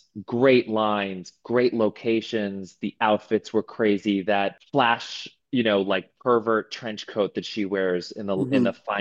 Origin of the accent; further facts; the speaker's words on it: Manhattan, New York, United States; you know, I grew up in Manhattan